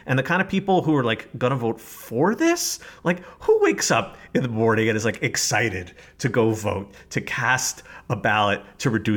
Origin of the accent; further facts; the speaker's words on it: New York, United States; You know, I'm from New York. We tend to have pretty short ballots. We don't have ballot initiatives here, so only the legislature can put stuff on the ballot.